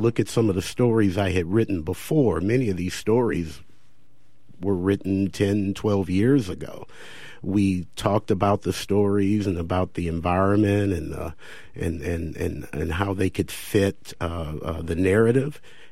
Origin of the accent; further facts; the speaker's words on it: St. Louis, Missouri, United States; for a young black young man growing up in St. Louis, the tendency was to move that way and try to find myself there.